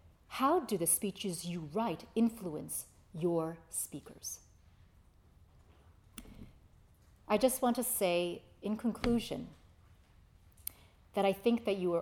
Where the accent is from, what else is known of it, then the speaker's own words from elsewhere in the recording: United States; And as an American in Paris, as I explained to Chris this morning at breakfast, whatever the cause, I am always unsettled by those French demonstrations